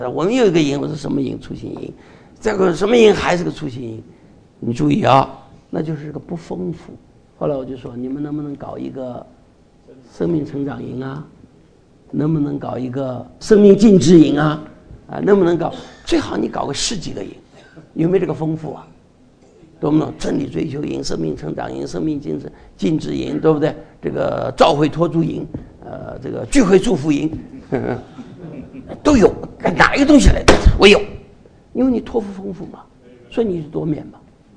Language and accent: Chinese; Taiwan; 但是我们台湾人也不要生气啊